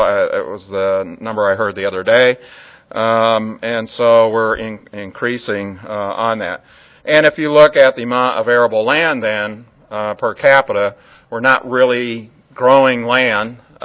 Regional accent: Illinois, United States; I grew up near Chicago. I would argue some of the best soil in the world.

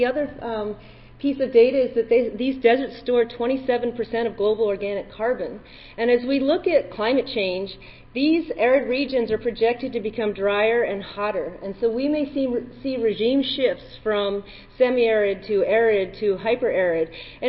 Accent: Tucson, Arizona, United States; I'm from Tucson, and welcome to the Southwest.

